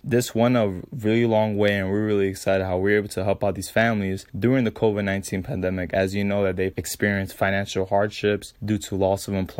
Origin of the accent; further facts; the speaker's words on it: Dominican Republic; Being that I am from the Dominican Republic